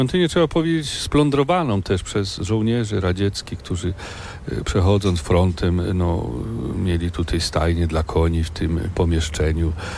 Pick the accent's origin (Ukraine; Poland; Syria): Poland; Lubusz Voivodeship; Pochodzę z okolic Nowej Soli, a więc około 120 kilometrów od Gorzowa, tak?